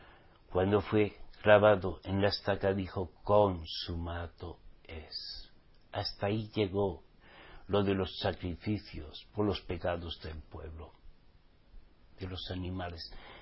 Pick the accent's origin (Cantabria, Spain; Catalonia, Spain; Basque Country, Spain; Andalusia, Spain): Basque Country, Spain; Y como vasco que soy, si no llego a nacer de nuevo, el que me la hace me la paga.